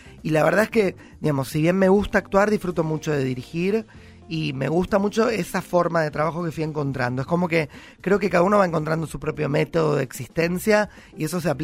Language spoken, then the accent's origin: Spanish; Argentina; nuestra caja social, política, económica, anímica, como argentinos